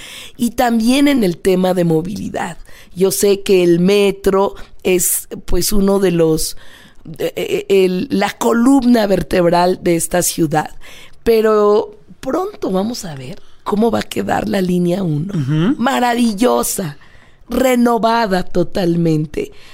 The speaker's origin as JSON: {"language": "Spanish", "region": "Mexico City", "country": "Mexico", "said": "Yo soy chilanga, me encanta."}